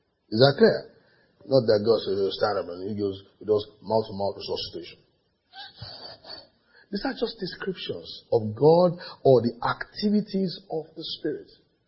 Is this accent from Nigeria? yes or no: yes; Nigeria; I'm Nigerian. I can't speak Hebrew.